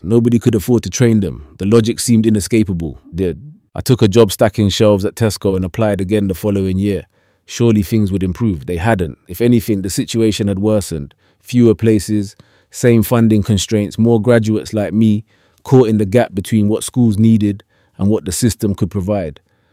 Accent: Reddish, North West England, United Kingdom; I grew up in Reddish, with my dad driving the 192 bus route and my mum helping kids with their reading at the local primary.

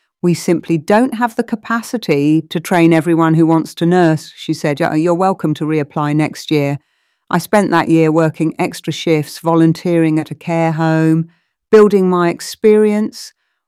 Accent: Grays, East of England, United Kingdom; I grew up in Grays watching my mum come home from night shifts at Basildon Hospital.

